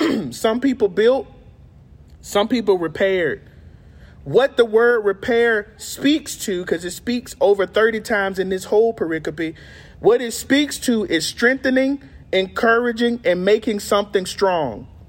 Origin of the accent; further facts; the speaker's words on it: Florida, United States; Well, I'm from Florida.